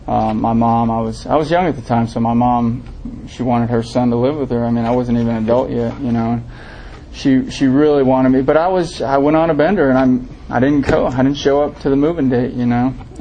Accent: Denver, Colorado, United States; Oh, I'm the guy from Denver

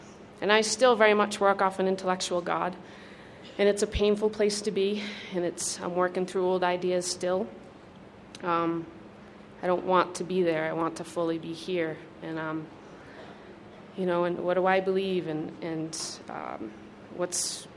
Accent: Massachusetts, United States; also born or lived in Denver, United States; I'm an alcoholic. Very grateful member of Alcoholics Anonymous, and I'm here from Massachusetts, and I used to live in Denver a couple years ago

